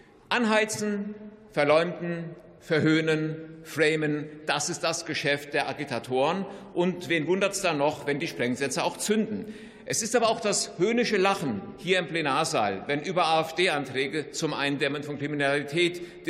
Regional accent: Giessen, Hesse, Germany; born there; das in meiner Geburtsstadt Gießen

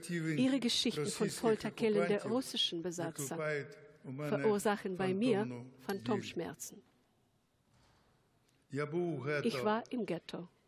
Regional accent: Odesa, Odesa Oblast, Ukraine; Für mich ist es auch wichtig, ein würdiges Denkmal in meiner Heimatstadt Odessa zu errichten.

